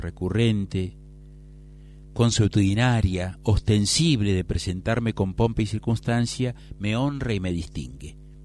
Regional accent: Buenos Aires, Argentina; Siempre vendré, siempre seré, siempre perteneceré a Buenos Aires, siempre perteneceré a Palermo. Bien, mi viejo querido Palermo de entonces.

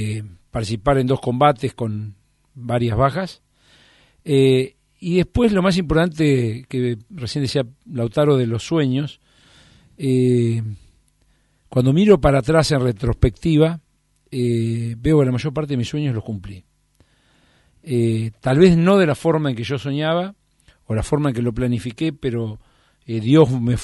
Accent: Dolores, Buenos Aires Province, Argentina; Yo soy de Dolores, una ciudad de la provincia de Buenos Aires. Me crié como todos los chicos de la provincia, con las costumbres de pueblo, en un hogar de 8 hermanos, 9 en realidad, pero una hermana había fallecido muy chica, madre de origen británico

